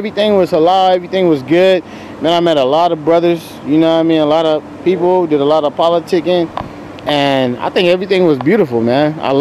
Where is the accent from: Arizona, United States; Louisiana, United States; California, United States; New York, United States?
California, United States; San Diego; I'm from San Diego, California.